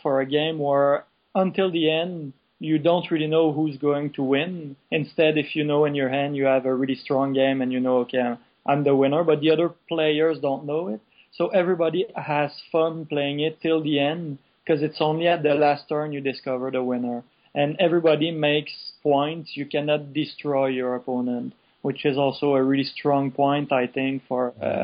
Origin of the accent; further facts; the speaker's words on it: Quebec City, Quebec, Canada; So we went to a convention because we're from Quebec City.